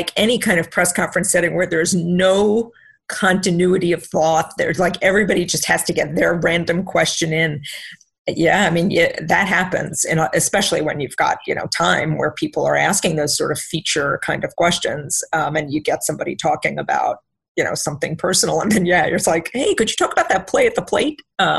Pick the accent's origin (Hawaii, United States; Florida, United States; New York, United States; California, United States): Florida, United States; I grew up in South Florida when the Miami Dolphins were the only thing there that mattered.